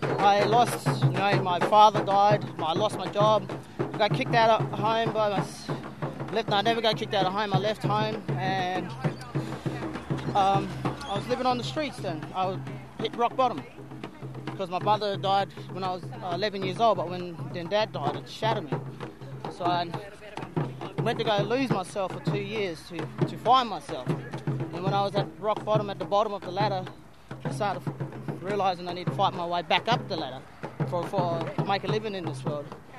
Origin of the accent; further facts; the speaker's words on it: Perth, Western Australia, Australia; I'm from Perth. I'm a Noongar Yamdi boy and East Kimberley boy and a Pilbara boy.